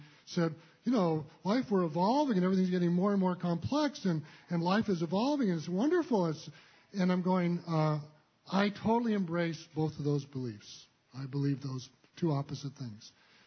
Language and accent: English; California, United States; So I grew up in the Bay Area, went to Berkeley and during the 1960s